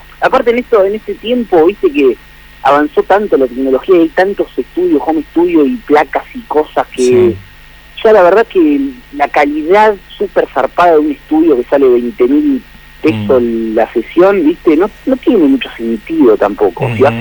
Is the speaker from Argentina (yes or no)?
yes; Paso del Rey, Buenos Aires Province, Argentina; nosotros en realidad somos del oeste, ¿viste? Somos de Paso del Rey, Moreno, es ahí al oeste de Buenos Aires.